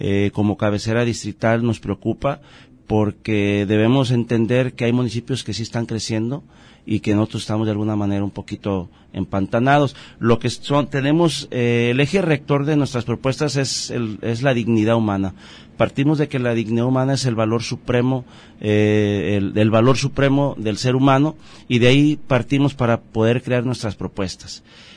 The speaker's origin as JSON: {"language": "Spanish", "town": "Autlán", "region": "Jalisco", "country": "Mexico", "tie": "born or raised there", "said": "es una persona humilde, originaria de aquí de Autlán, padre de familia con 2 hijos"}